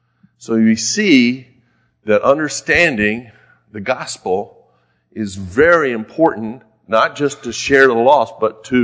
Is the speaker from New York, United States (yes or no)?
no; Texas, United States; I am from Texas. And you're brought up to be proud of being born in Texas, to be a Texan.